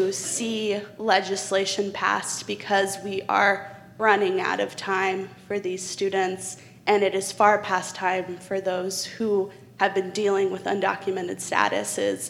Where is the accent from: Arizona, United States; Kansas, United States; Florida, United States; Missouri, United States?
Kansas, United States; I am a first generation, identify as Chicanx. I am from Western Kansas. My family did get the opportunity in 1986 to get residency.